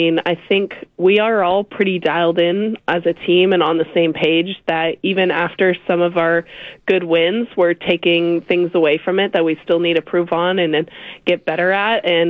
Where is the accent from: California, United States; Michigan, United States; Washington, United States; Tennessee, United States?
Washington, United States; Spangle; Yeah, I kind of say it's in the middle of nowhere. It's in the middle of wheat fields. You can drive through the town in about 10 seconds. yeah, not very populated.